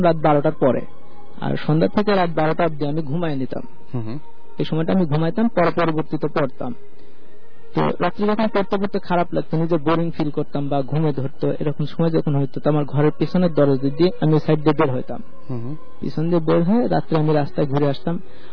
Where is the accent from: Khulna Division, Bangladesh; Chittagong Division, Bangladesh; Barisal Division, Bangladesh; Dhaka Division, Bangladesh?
Khulna Division, Bangladesh; Kumarkhali; আমার বাড়ি কুষ্টিয়া কুমারখালীতে